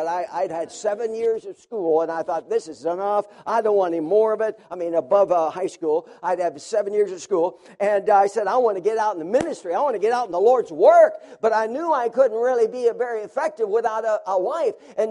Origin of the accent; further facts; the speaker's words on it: Meadville, Pennsylvania, United States; born there; I was born in Meadville, Pennsylvania.